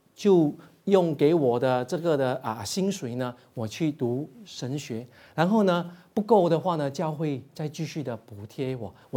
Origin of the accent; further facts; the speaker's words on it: Malaysia; now in Cardiff, United Kingdom; 当我告诉他，我虽然我拿了你卡蒂夫华人教会的奖学金，我还是要回去马来西亚服侍的。